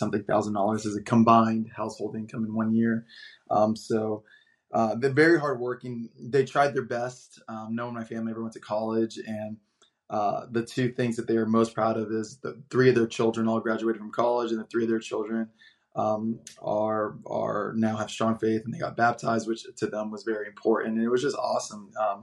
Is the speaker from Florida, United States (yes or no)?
yes; Fort Lauderdale, Florida, United States; I grew up in South Florida. I was born in Miami, grew up a little bit north of there in the Fort Lauderdale, Coral Springs area.